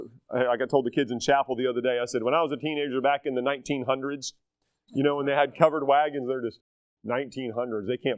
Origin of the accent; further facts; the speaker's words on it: North Carolina, United States; I grew up in North Carolina, and I have experience in this, unfortunately.